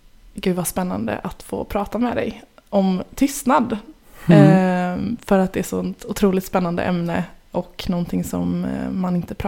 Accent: Gothenburg, Västra Götaland County, Sweden; Vi sitter ju i ditt vardagsrum nu i Göteborg där jag är ifrån

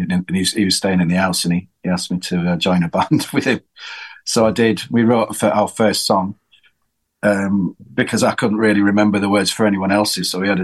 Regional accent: Brighton, South East England, United Kingdom; I moved to Brighton with my girlfriend

